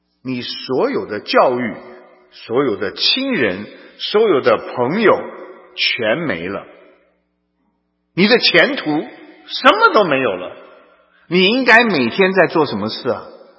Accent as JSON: {"language": "Chinese", "country": "China", "said": "反正我们中国人呢，从小被受的那个洗脑"}